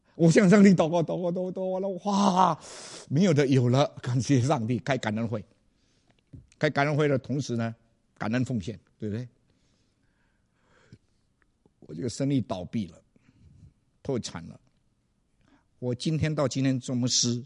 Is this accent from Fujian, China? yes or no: yes; Fujian, China; 你有没有看到我们福建人呢很坏